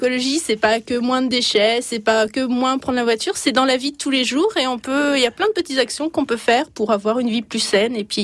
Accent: Bourgogne-Franche-Comté, France; je suis originaire de Bourgogne

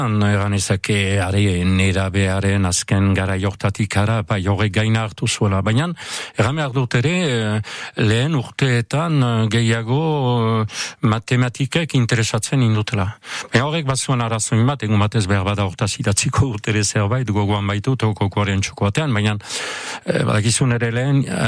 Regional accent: Hasparren, Nouvelle-Aquitaine, France; Azpandarra naiz. Peñan sortua eta haurtzarutik minotz auzoan, auzoaldean bizi. Eta beti han bizi orain, naiz ibili naizen hor Azparne inguruan, lekuinen edo isturitzen bizi izan naizen.

